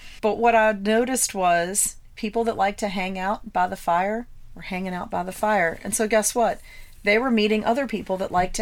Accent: Virginia, United States; We're from Virginia.

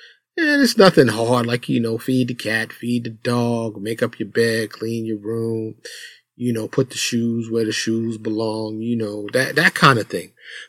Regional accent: New York City, New York, United States; Growing up in Harlem, in the Bronx, you know, in the South Bronx, you know, if I didn't have that discipline and structure, no telling where I would be.

